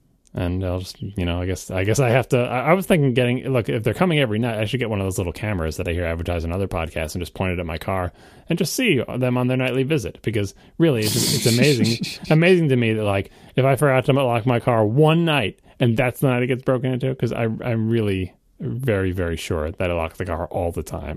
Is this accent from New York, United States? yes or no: yes; New York, United States; I lock the house, I lock the car, I lock everything. I'm from New York. It's like what I do, right?